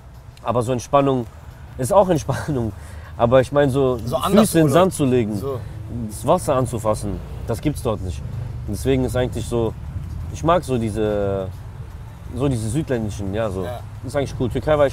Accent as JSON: {"language": "German", "country": "Russia", "said": "Dubai fand ich cool so, als Russe so."}